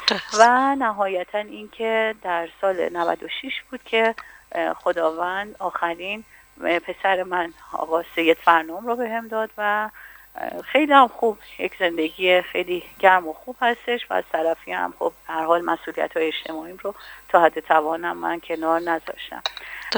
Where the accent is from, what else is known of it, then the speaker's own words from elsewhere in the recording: Hamadan, Iran; تمایل قلبی خودم واقعیتش به آمدن به شهر خودم، مجدداً برگشتم به همدان و الانم مدت 5 سال هستش، 5 سال و نیم تقریبا در همدان